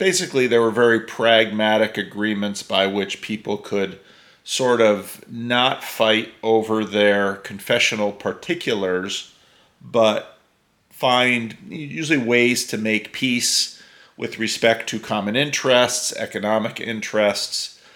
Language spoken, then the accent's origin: English; New Jersey, United States; moved away; I realized that in my lifetime growing up in the East Coast